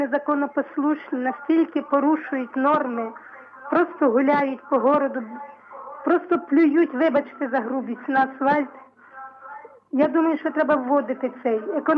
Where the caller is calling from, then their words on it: Khmelnytskyi, Khmelnytskyi Oblast, Ukraine; Алло, Хмельницький